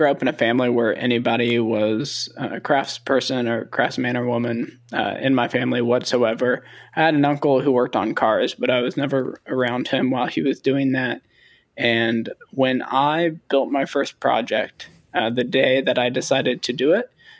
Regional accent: Indiana, United States; I went to school at Indiana University. So in my home state

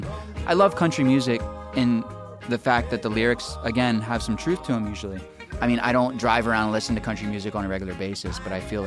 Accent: East Coast, United States; now in Los Angeles, United States; I mean, I grew up on the East Coast, and so I definitely have a place in my heart for it, and, like, my children are back there, and my parents live on the East Coast

